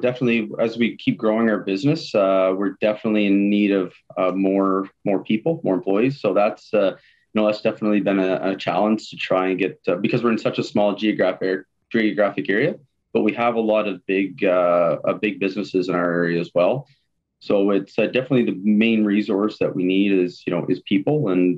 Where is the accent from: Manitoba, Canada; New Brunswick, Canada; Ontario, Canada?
New Brunswick, Canada; Woodstock; Yeah, I'm born and raised in Woodstock, New Brunswick. And been here my whole life.